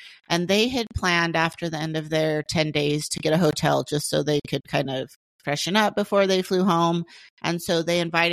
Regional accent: Washington, United States; So we're from Washington and we're on the east side and they lived over on the west side closer to Seattle.

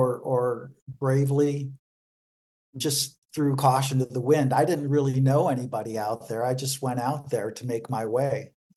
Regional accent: Taylor, United States; But it was growing up in Taylor that gave me that sense of freedom and that sort of sensibility.

